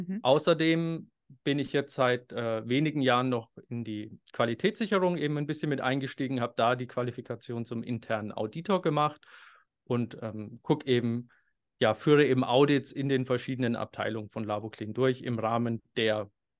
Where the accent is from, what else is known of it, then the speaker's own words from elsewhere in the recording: Bavaria, Germany; ich komme ja aus dem Landkreis Bad Kissingen